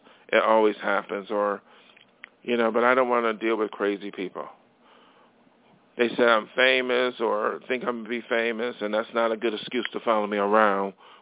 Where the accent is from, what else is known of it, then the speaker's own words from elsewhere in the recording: New York, United States; now in Los Angeles, United States; I came out to Los Angeles from my hometown in upstate New York to be an artist.